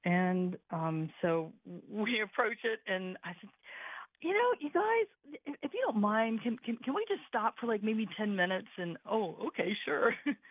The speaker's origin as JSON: {"language": "English", "region": "Ohio", "country": "United States", "said": "I'm actually originally from Ohio."}